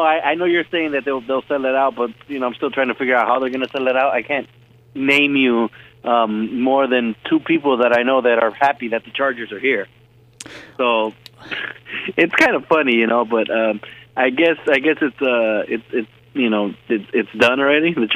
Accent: Los Angeles, California, United States; I live here in Los Angeles. I was born here in Los Angeles. I've been here all my life

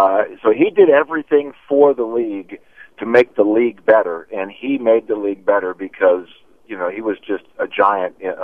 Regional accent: Kent, Ohio, United States; I grew up around Cleveland in Kent, Ohio

